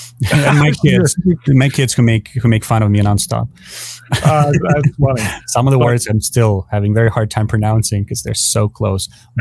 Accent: Ukraine; now in United States; I'm originally from Ukraine.

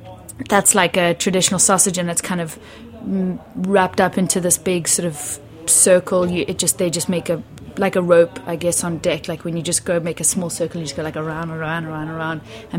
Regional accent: Cape Town, Western Cape, South Africa; I grew up in Cape Town. I grew up by the sea.

